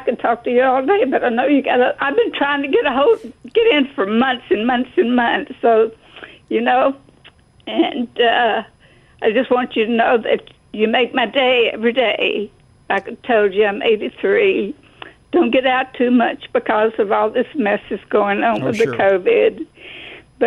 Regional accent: Alabama, United States; I've been an Alabama fan all my life, born and raised in Alabama.

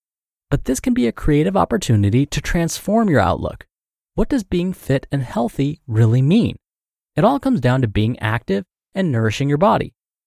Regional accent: Louisiana, United States; now in New Jersey, United States; Meanwhile, I'm from Louisiana, and I'm living over here in New Jersey

